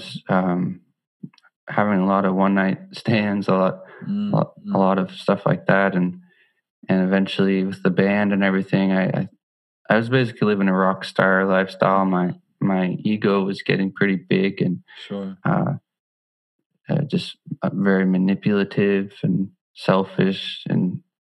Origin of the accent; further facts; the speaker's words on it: Maine, United States; also born or lived in Canada; moved from Maine to, I grew up in Maine. I was living in Maine, and then I moved on my own back to Canada.